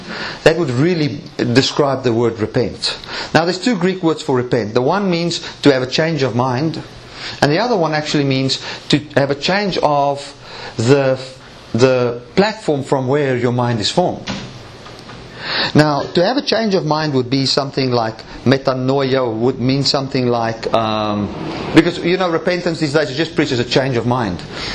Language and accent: English; South Africa; I thank God I grew up in South Africa